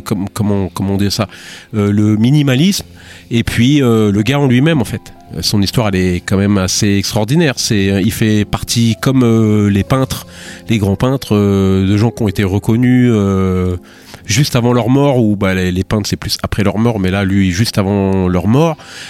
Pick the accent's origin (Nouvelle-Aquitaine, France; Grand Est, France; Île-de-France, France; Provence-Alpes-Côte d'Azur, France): Île-de-France, France; Gennevilliers; moi je viens de Gennevilliers dans le 92, donc dans les Hauts-de-Seine, Et effectivement, Gennevilliers, je fais pas une pub pour Gennevilliers, mais ville communiste, avec beaucoup d'engagement culturel, artistique, etc.